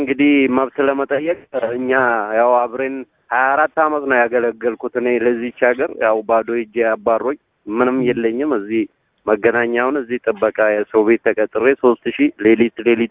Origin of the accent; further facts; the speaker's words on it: Oromia, Ethiopia; born there; now in Addis Ababa, Ethiopia; እኔ ያለሁት እኮ አዲስ አበባ ነው፣ መገናኛ እኮ ነው ያለሁት። እኔ እኮ ከባህር ዳር ከወጣሁ ያው አስቸኳይ ጊዜ አዋጅ ለዛም እንድሰራ ሄዳለሁ። ትውልዴ ኦሮሚያ ነው።